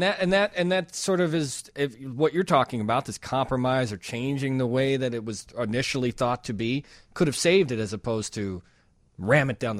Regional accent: Chicago, Illinois, United States; Because even as a Chicagoan, there is a sense of pride that something didn't get shoved down somebody's throat without looking.

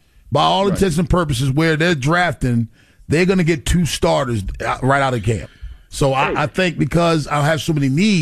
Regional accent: Baltimore, Maryland, United States; West Baltimore, my hometown.

